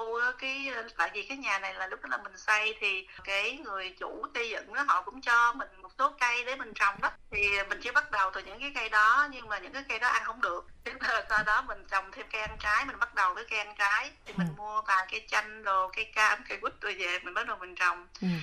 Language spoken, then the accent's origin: Vietnamese; Saigon, Ho Chi Minh City, Vietnam; moved away; Mình là phải nói là dân Sài Gòn chính gốc ha, chưa bao giờ biết làm vườn là gì. Thì ở Việt Nam là chỉ biết ăn học thôi, đâu có biết mà trồng cây này nọ đâu. Thì tới khi qua bên đây